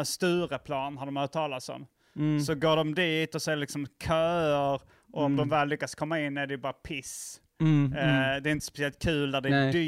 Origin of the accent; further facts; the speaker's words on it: Lund, Skåne, Sweden; also born or lived in Järup / Malmö; jag växte upp i Lund och Järup och lite Malmö och sådär. Så då, under de åren när man började prata om sådana här grejer så var det väl Lund jag bodde i.